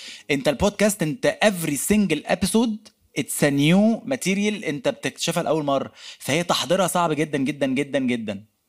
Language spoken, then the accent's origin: Arabic; Egypt; فاحنا يعني الدنيا برضو مش سهلة قوي عندنا في مصر، بلد مفرفشة اكتر سنة